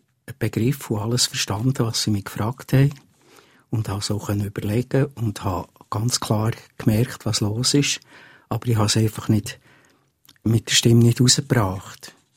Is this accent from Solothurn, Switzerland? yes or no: no; Oberhofen, Bern, Switzerland; Ich bin in der Gegend von Thun aufgewachsen, gebürtiger Oberhofner. Und in Uetendorf in die Schule gegangen.